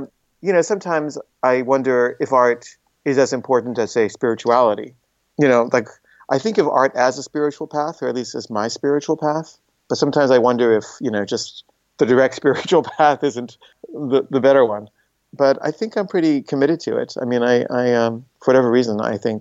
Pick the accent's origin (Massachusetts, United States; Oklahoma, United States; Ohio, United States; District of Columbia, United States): District of Columbia, United States; Washington; born there; And the reason I was born in Washington, D.C. was because my father went there because of his second cousin, who was the ambassador.